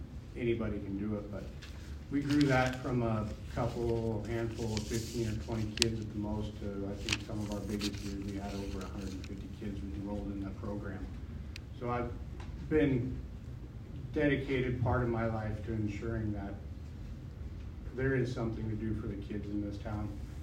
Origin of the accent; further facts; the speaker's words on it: Alliance, Nebraska, United States; I was born and raised here in Alliance, Nebraska. I graduated in 2006.